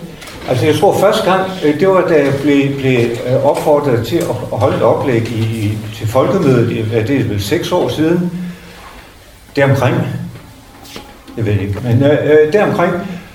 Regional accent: Vodskov, North Denmark Region, Denmark; jeg kommer fra Vodskov i Vendsyssel

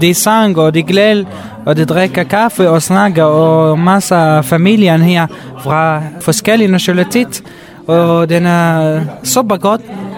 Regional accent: Damascus, Damascus Governorate, Syria; now in Frederikshavn, Denmark; og jeg er fra Syrien. Jeg er 24 år, og jeg bor i Frederikshavn. Jeg kommer fra Damaskus, og jeg bor nu sammen med min lillebror

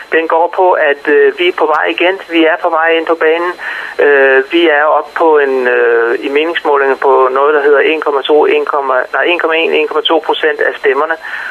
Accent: Gladsaxe, Capital Region of Denmark, Denmark; Så jeg har nordjyske rødder. Men ellers er jeg opvokset inde ved Gladsaxe.

